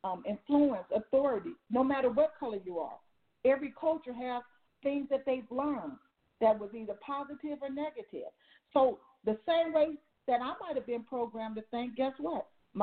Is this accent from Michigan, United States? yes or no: no; Los Angeles, California, United States; So the words I heard growing up, you know, and considering where I grew up in South Central, there was a lot of heat going on.